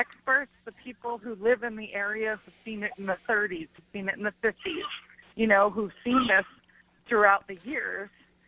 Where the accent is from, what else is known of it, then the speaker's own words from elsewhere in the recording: New York City, New York, United States; moved away; I'm originally from New York City, and I moved out here about 13 years ago.